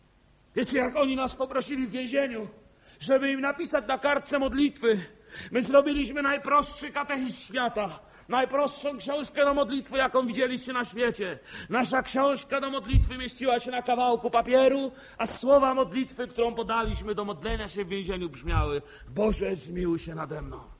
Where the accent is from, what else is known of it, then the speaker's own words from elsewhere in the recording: Lesser Poland, Poland; Jeszcze tu jako górale to sobie napiemy pod górkę.